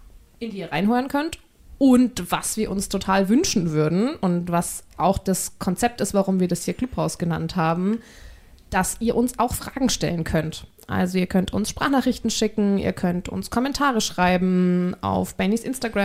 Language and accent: German; Bavaria, Germany; Und dann gibt es eben ein zusätzliches Schmankerl, sagt man bei uns in Bayern.